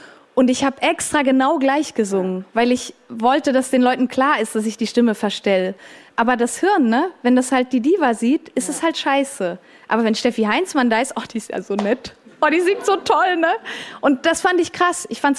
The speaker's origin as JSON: {"language": "German", "country": "Switzerland", "said": "ich bin ja auch Schweizerin, ne?"}